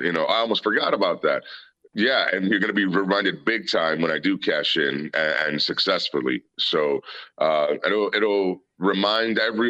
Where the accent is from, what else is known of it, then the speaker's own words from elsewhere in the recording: Puerto Rico; also born or lived in New York; I was raised in Puerto Rico initially. So in those early years, that's where I really fell in love with the business.